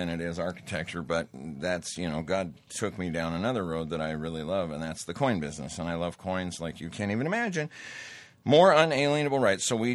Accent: Great Falls, Montana, United States; I grew up in Great Falls, Montana. Five reservations around us.

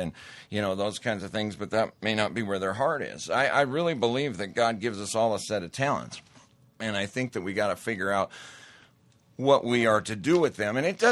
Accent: Great Falls, Montana, United States; I grew up in Great Falls, Montana. Five reservations around us.

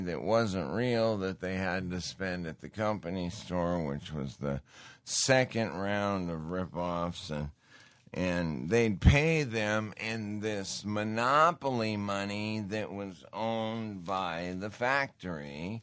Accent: Montana, United States; I grew up in Montana. I loved Glacier Park. We went there every summer.

